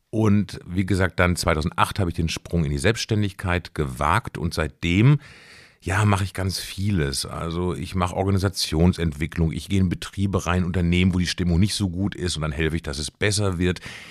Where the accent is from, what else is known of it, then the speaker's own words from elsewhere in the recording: North Rhine-Westphalia, Germany; born there; moved away as an adult; now in Thuringia, Germany; fühle mich aber dem Thüringischen sehr verbunden, vielleicht ob der Tatsache, dass ich hinterm Sauerland geboren wurde, in Nordrhein-Westfalen, Ruhrgebiet Münsterland, habe meinen Weg gefunden über Weimars Partnerstadt Trier, dort habe ich studiert, habe in Mannheim gearbeitet